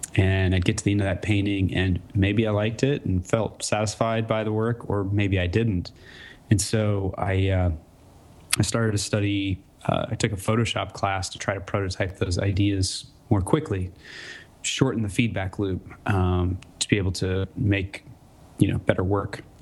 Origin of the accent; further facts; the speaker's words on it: Midwest, United States; also born or lived in Iowa / Nebraska / Missouri; My background, I grew up in the Midwest. I grew up in Iowa and Nebraska and Missouri and moved around a bit.